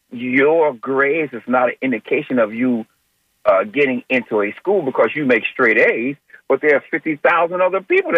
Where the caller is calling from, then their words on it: Tampa, Florida, United States; I'm calling from Tampa.